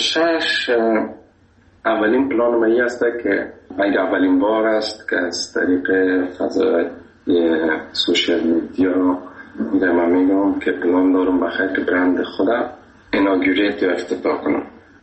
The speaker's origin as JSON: {"language": "Persian", "country": "Afghanistan", "said": "گفتم از افغانستان."}